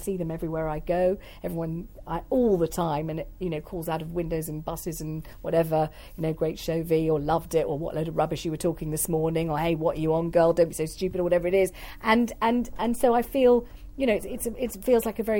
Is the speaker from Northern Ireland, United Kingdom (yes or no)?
no; London, United Kingdom; You know, I am a Londoner through and through. I've lived in the same sort of 6 miles of London my entire life.